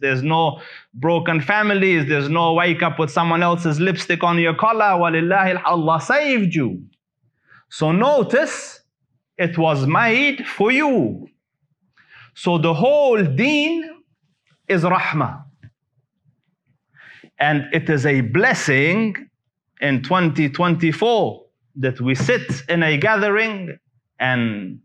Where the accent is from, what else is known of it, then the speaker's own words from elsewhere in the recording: Afghanistan; you are from Pakistan and I am from Afghanistan